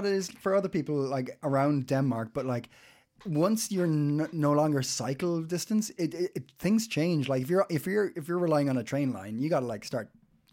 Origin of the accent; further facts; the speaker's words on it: Ireland; I'm from Ireland, like in the countryside